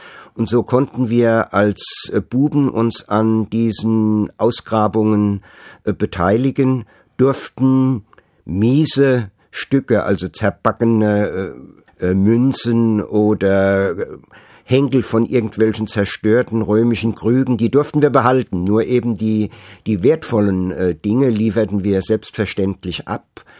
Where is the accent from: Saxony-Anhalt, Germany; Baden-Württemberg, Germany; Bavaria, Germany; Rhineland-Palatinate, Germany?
Rhineland-Palatinate, Germany; Mainz; Ja, Mainz war in den Ende der 40er Jahre zu fast 90% zerstört. Und ich bin in Trümmern groß geworden